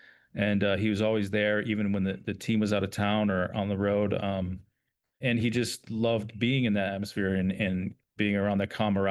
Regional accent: Milwaukee, Wisconsin, United States; Growing up in Milwaukee, being a Brewers fan and having that connection through the Brewers

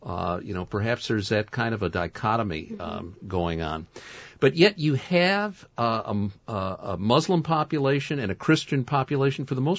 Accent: United States; You know, speaking as an American, it almost reminds me

